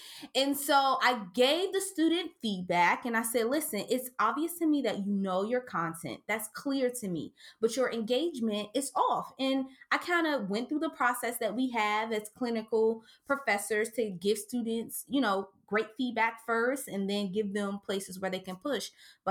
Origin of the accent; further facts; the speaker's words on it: Cincinnati, Ohio, United States; I'm from Cincinnati, and I grew up in Wind Terrace.